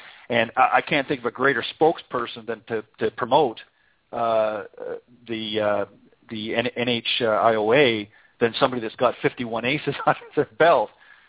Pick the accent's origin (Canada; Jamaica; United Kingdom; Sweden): Canada; now in United States; I'm originally from Canada, and of course migrated south on a permanent basis here because I got tired of shoveling the snow.